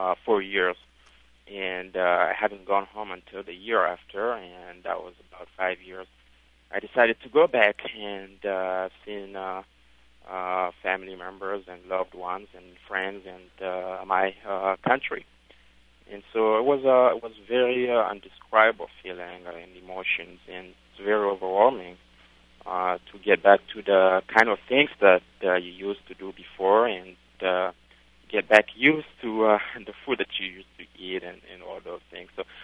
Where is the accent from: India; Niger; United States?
Niger; English is a second language; moved away as an adult; In my case, it wasn't any exile or any pressure to leave my hometown, Niger.